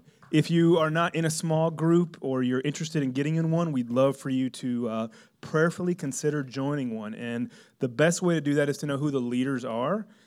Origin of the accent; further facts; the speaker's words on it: Miami, Florida, United States; But I am from Miami, so anything below 70 is cold to me.